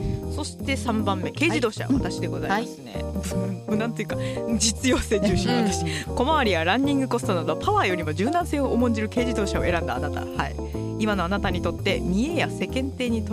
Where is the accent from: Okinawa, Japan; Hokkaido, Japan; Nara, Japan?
Nara, Japan; 私の実家が奈良で、奈良すごい道が細いので